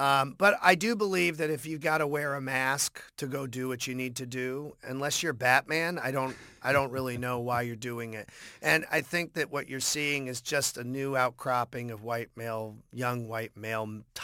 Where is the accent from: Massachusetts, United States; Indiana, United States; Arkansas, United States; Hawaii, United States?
Massachusetts, United States; Boston; maybe growing up in Boston or just the political family I grew up